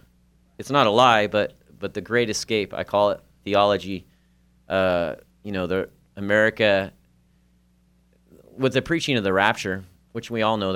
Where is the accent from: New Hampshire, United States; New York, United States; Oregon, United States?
Oregon, United States; About me. I'm an Oregon boy, born and raised in Oregon.